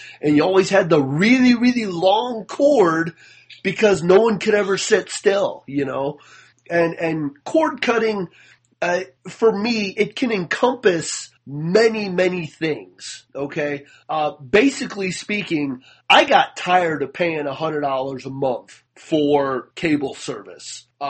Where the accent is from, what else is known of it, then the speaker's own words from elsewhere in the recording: United States; Mr. Old School being a Canadian, myself … being American, we have two different perspectives as we always do.